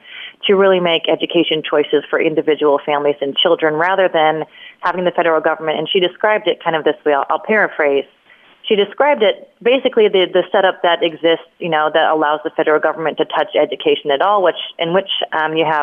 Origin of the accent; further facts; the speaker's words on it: Indiana, United States; She was actually here in my home state of Indianapolis giving, you know, what was billed as a major speech.